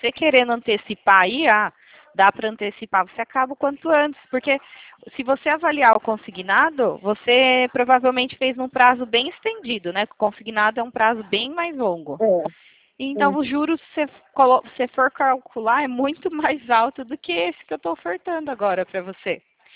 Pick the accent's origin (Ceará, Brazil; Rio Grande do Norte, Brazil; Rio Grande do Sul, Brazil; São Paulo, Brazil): São Paulo, Brazil; Itatiba; Ah, eu sou daqui de Itatiba, São Paulo.